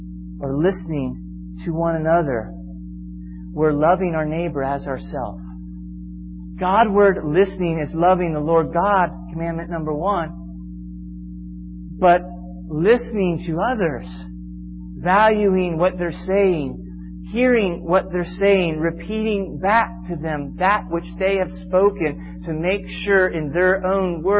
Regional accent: Florida, United States; I'm from Florida, and one of the neat advantages of living in Florida that particular time is you could look up in the sky

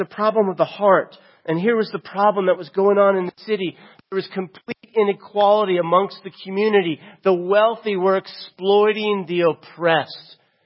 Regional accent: Florida, United States; I'm from Florida, and if you're from Florida, you would understand this.

